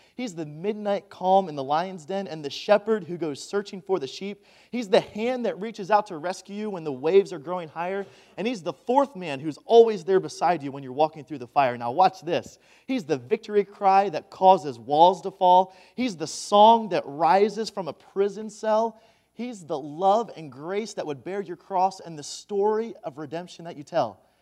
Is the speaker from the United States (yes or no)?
yes; Maryland, United States; now in California, United States; Growing up in Maryland, I thought I would be used to the cold, but we moved out to California and right outside of San Diego.